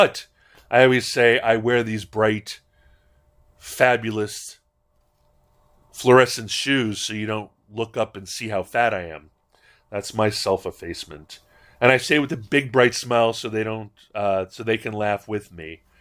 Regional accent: Hawaii, United States; I was a Howley, which turns out means that while even if you're a Kama'aina Howley growing up in Hawaii, you are not necessarily invited to all the reindeer games.

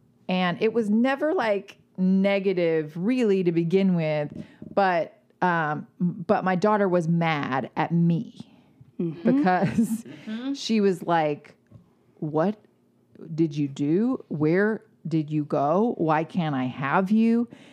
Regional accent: Georgia, United States; born or raised there

